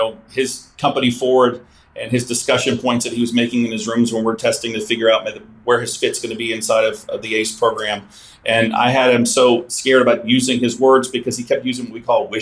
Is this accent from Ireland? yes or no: no; New Orleans, Louisiana, United States; that was probably a life lesson back to growing up in New Orleans.